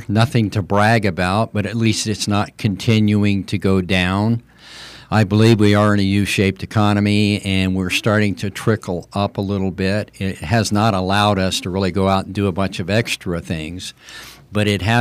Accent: Tucson, Arizona, United States; I love the city of Tucson. I'm a native here. I was born in St. Mary's Hospital. I love Tucson.

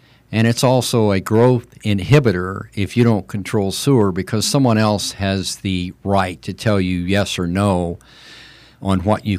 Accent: Tucson, Arizona, United States; I love the city of Tucson. I'm a native here. I was born in St. Mary's Hospital. I love Tucson.

